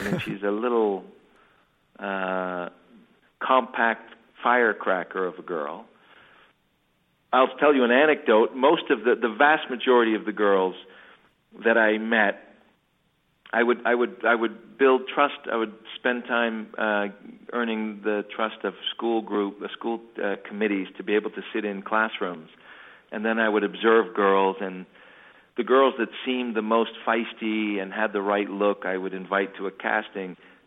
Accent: United States; having to earn trust as an American filmmaker in Oaxaca

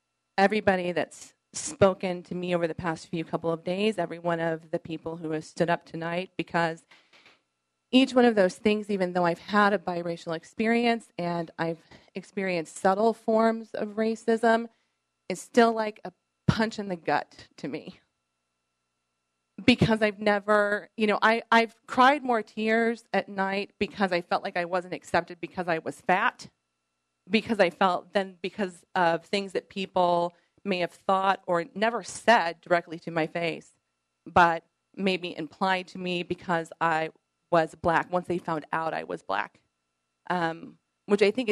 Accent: Norman, Oklahoma, United States; I was raised here in Norman. I went to Norman High School. I went to OU as a student.

